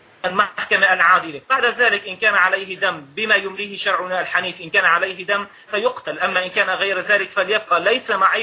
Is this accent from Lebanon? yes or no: no; Syria